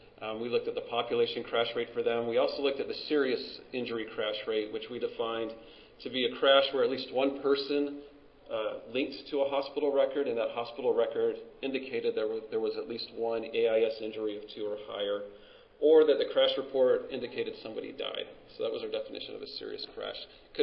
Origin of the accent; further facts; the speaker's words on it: Utah, United States; So I'm from Utah, and our program, you can apply for your learner's permit at 15 years and 6 months.